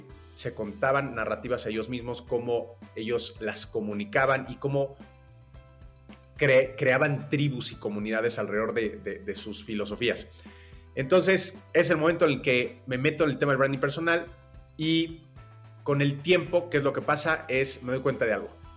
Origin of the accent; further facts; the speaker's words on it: Mexico City, Mexico; born there; Yo nací en la Ciudad de México y desde muy joven empecé a trabajar.